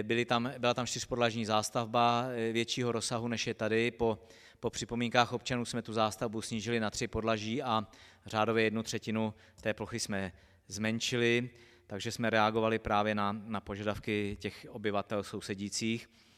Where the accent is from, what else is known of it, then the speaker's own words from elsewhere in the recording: Liberec, Liberec Region, Czechia; protože jsem z Liberce, z jiné čtvrti na toto území